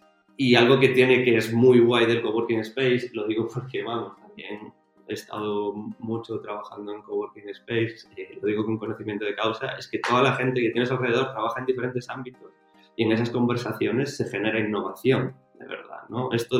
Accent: Galicia, Spain; Somos de Galicia, tenemos nuestra tradición, pero tenemos esa visión global

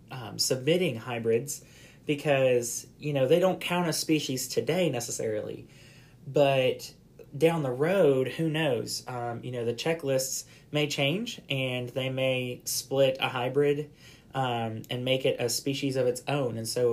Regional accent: Georgia, United States; My big year is only going to be focused on my home state of Georgia.

